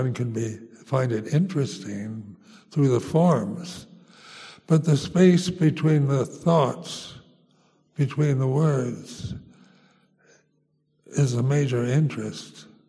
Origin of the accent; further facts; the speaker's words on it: United States; But being an American, Americans don't have much patience.